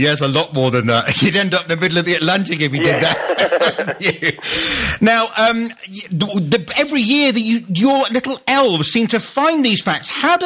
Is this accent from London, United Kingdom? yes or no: no; Scotland, United Kingdom; There's one I love, being a Scot, that Scottish football referees are sponsored by Specsavers.